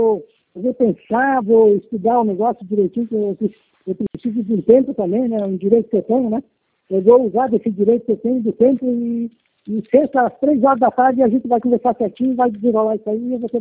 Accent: Rio Grande do Sul, Brazil; Não, eu sou do Rio Grande do Sul, eu moro aqui no Rio Grande do Sul, aqui na Grande do Sul. Eu não sou daqui, sou do Rio Grande do Sul.

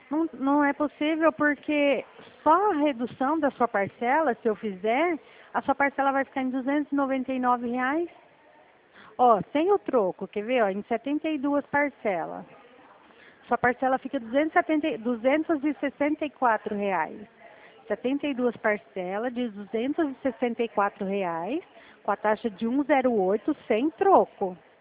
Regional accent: Presidente Prudente, São Paulo, Brazil

